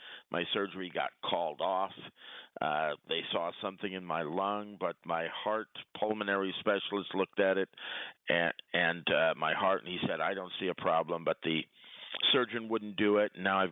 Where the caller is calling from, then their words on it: Quebec, Canada; from the South Shore of the St. Lawrence Seaway.